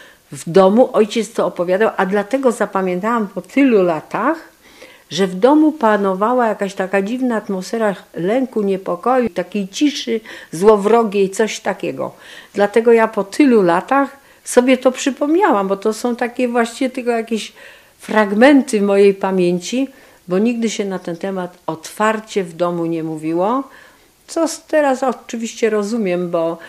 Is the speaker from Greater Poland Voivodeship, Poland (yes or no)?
yes; Greater Poland Voivodeship, Poland; Jeszcze chciałam dodać, że ponieważ tutaj jesteśmy z Wielkopolski